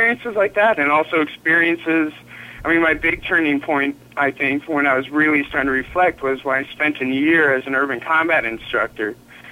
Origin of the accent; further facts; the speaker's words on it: Minnesota, United States; also born or lived in Lubbock, Texas / Dallas, Texas / Southern California; now in Oregon, United States; But I was born on an Air Force base in Lubbock, Texas, and I lived there briefly and grew up in Minnesota and in Dallas, Texas.